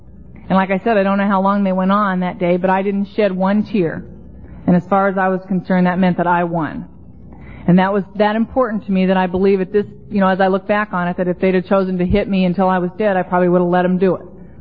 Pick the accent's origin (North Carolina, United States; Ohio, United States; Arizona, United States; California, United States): California, United States; Los Angeles; born or raised there; now in Florida, United States